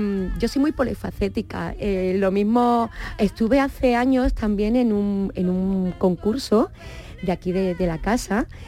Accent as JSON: {"language": "Spanish", "town": "Seville", "region": "Andalusia", "country": "Spain", "said": "expresarme como trianera, sevillana trianera que soy"}